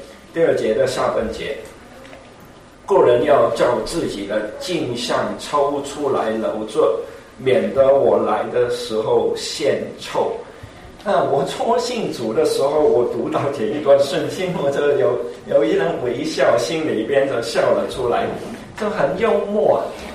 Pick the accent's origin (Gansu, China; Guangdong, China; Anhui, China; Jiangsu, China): Guangdong, China; 我们广东人有一句话说一阔三大